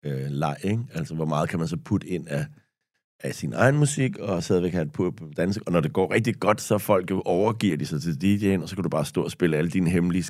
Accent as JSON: {"language": "Danish", "town": "Copenhagen", "region": "Capital Region of Denmark", "country": "Denmark", "said": "jeg er også fra Christianshavn."}